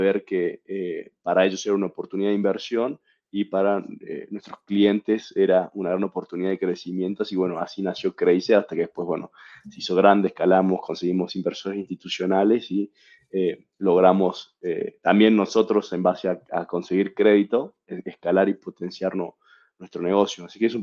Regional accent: Argentina; now in Mexico City, Mexico; Soy argentino, pero vivo en Ciudad de México.

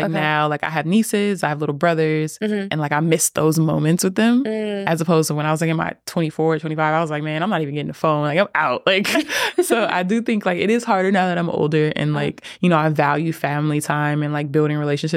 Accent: Inglewood, California, United States; I'm from Inglewood, California. I got kicked out of high school.

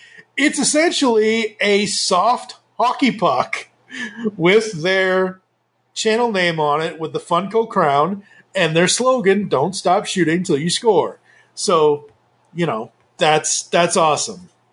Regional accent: Massachusetts, United States; So hello, I'm originally from Massachusetts.

